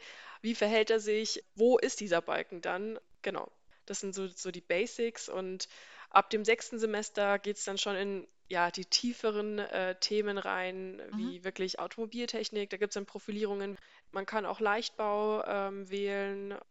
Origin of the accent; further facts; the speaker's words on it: Bavaria, Germany; Als gebürtig komme ich aus dem Raum Erlangen-Nürnberg, habe dort auch mein allgemeines Abi gemacht. Und ja, dann ging es aus familiären Gründen einfach nach Aschaffenburg, habe dort in der Nähe meine Ausbildung gemacht